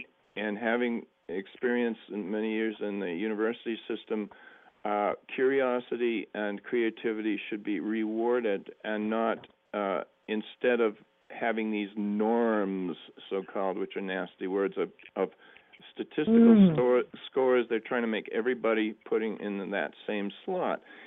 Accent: New England, United States; Well, you know, I grew up in New England, and the weather's nasty there

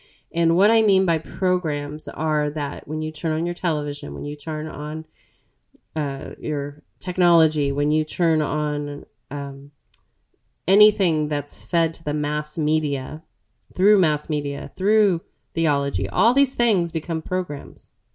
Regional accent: Southwest, United States; was teased greatly with that name growing up in the Southwest.

